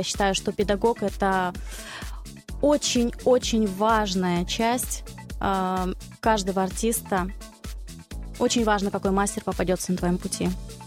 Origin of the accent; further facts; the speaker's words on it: Uporovo, Tyumen Oblast, Russia; в моем родном селе Упорово, откуда я родом.